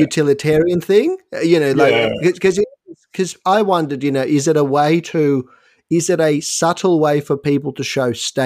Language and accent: English; Ukraine; English is a second language; also born or lived in Soviet Union; I grew up in the Soviet Union, which doesn't really have watch culture to speak of at all. But it is now that I talk to friends in Russia now and Ukraine as well, which is where I'm from originally